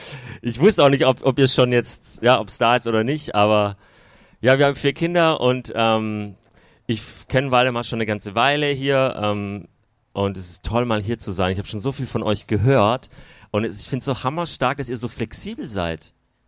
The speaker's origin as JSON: {"language": "German", "region": "Baden-Württemberg", "country": "Germany", "said": "Ich bin ja 5 Jahren hier jetzt in Baden. Eigentlich komme ich aus dem Schwabenland"}